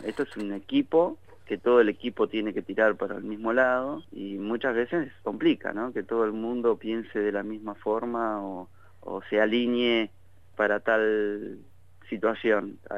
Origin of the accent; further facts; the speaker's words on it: Carhué, Buenos Aires Province, Argentina; Yo soy del interior de Buenos Aires, de un pequeño pueblito suroeste que se llama Carué.